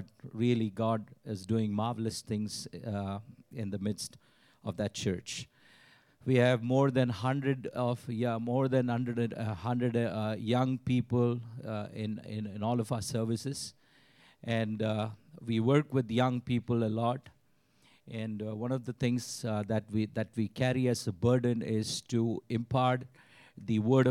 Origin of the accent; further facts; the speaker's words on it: Bangalore, Karnataka, India; ഞങ്ങൾ ജനിച്ചു വളർന്നത് ബാംഗ്ലൂർ എന്ന് പറയുന്ന ഒരു പട്ടണത്തിലാണ്. And we were raised there